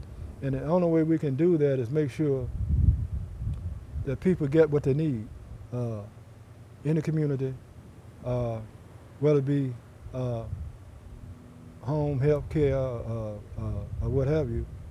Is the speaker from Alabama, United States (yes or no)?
yes; Africatown, Alabama, United States; Well, we come from Africa Town. At least I do. My wife comes from Whistler, which is 3 miles away.